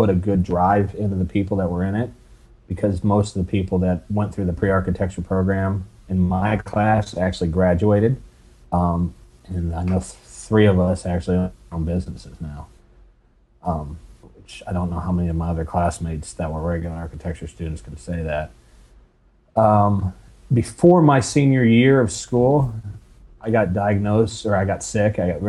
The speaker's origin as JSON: {"language": "English", "region": "Ohio", "country": "United States", "tie": "born or raised there", "said": "Sure. I grew up in Ohio."}